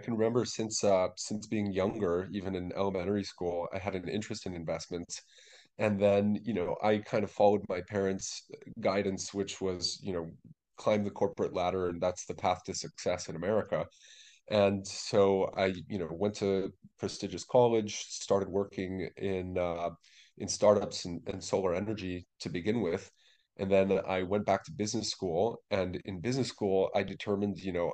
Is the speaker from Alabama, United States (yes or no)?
no; California, United States; Growing up in Northern California was kind of part of the culture.